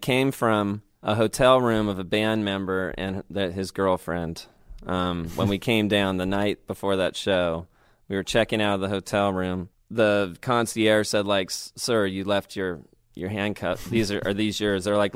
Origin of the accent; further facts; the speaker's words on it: United Kingdom; for some reason I said that and just being British.